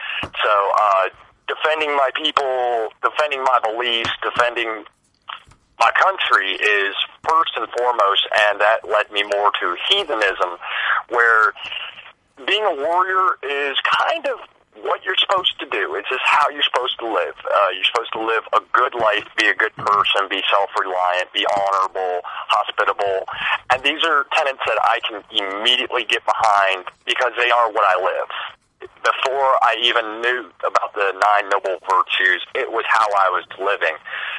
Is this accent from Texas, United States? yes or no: no; Florida, United States; now in Ohio, United States; I grew up in the Everglades, so it is kind of different.